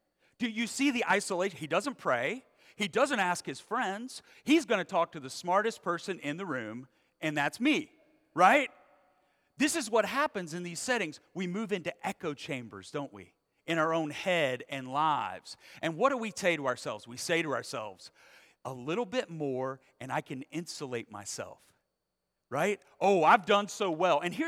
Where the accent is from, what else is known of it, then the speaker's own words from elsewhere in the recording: North Carolina, United States; My brother and I grew up in North Carolina.